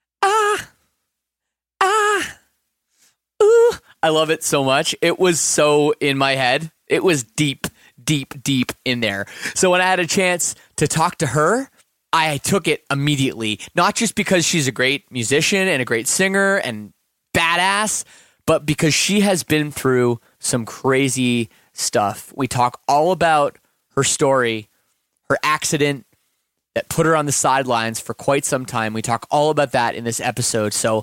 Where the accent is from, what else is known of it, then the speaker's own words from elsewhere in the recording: Canada; I was familiar with your story, like, you know, kind of just being Canadian, you know, like following the media a little bit.